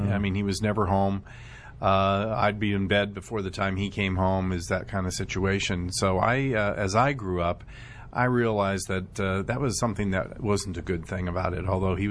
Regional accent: Sioux City, Iowa, United States; I grew up in Sioux City, Iowa.

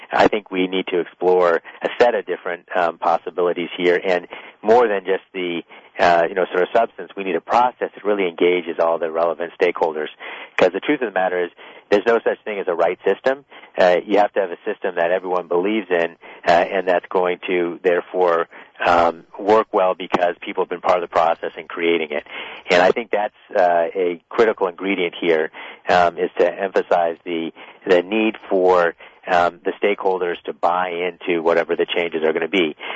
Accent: Iowa, United States; I'm from Iowa myself.

